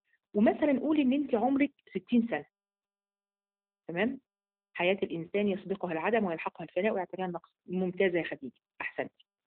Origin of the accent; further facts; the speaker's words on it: Kafr El Sheikh, Kafr El Sheikh Governorate, Egypt; بصلي هنا في كفر الشيخ. انا من كفر الشيخ يا حبيبه القلب